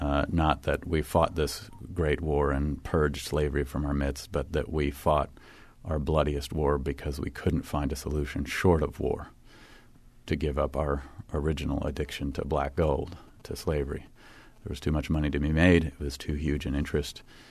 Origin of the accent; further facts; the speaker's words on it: Florida, United States; I grew up in Florida, in Central Florida.